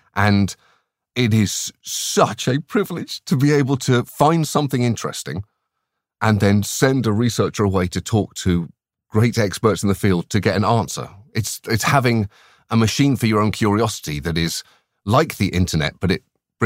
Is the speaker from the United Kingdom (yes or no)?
yes; United Kingdom; this might be a hang-up of being British.